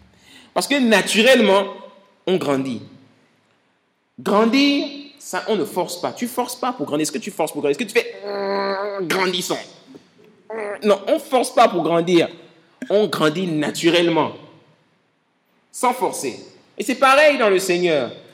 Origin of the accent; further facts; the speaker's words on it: Gabon; Chez nous au Gabon, c'est 21 ans je crois